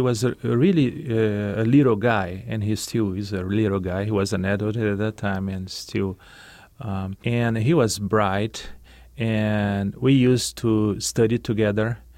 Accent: Cologne, North Rhine-Westphalia, Germany; I'm from Cologne.

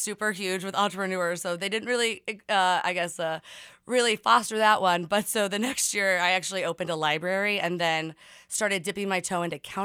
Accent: Kansas City, Missouri, United States; Growing up in Kansas City, a really great foundation that we have here is the Kauffman Foundation.

